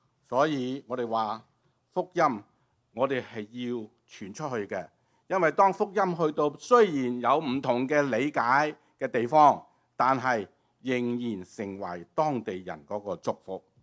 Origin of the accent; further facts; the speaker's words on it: Hong Kong; 你講國語，我講廣東話，雞同鴨講講唔通噶，係咪啊？我哋講香港人就好叻嘅，即係兩邊都聽得到嘅。